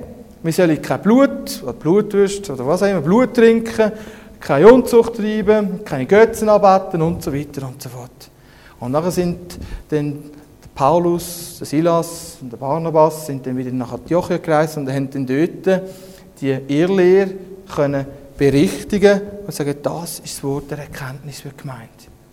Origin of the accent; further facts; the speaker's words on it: Switzerland; Als Schweizer ist man da fast ein bisschen befremdet.